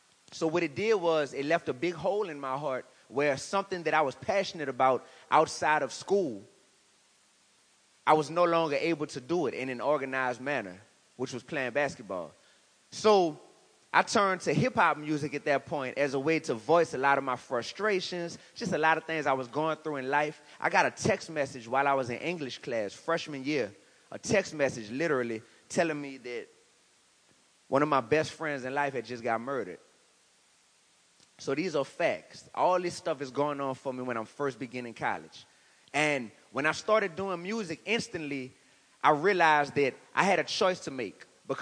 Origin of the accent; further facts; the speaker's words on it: New Orleans, Louisiana, United States; I'm a hip-hop artist. I'm from New Orleans, Louisiana. 504 in the building, definitely.